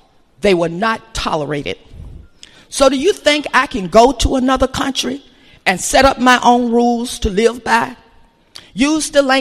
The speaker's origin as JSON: {"language": "English", "country": "United States", "said": "I am ADOS, American Descendants of Slaves. I am a Black American, and I am an American."}